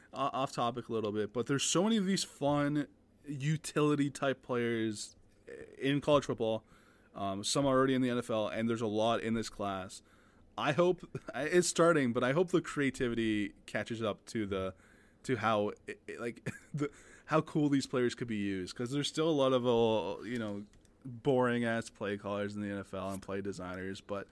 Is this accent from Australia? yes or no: no; Canada; we're both Canadian, obviously